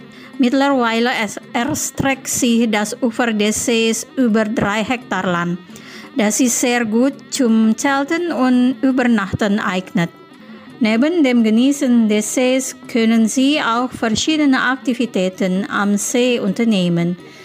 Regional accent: Denmark, Western Australia, Australia; Mein Heimatort ist eine kleine Stadt namens Denmark. Das liegt ganz unten an der Südküste von Western Australia.

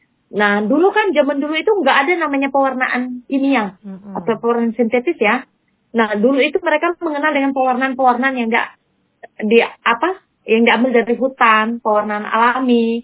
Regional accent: Kalimantan, Indonesia; saya sebagai apa, orang Kalimantan, saya harus punya peran sebagai generasi muda.

